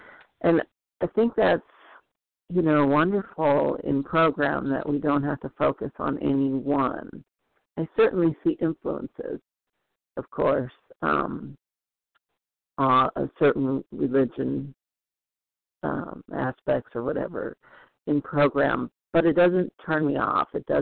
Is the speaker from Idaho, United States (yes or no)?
no; California, United States; I'm from Southern California.